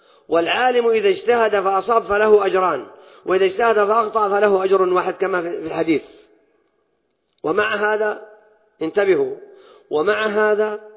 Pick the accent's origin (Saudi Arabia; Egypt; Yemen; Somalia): Saudi Arabia; عندنا في السعودية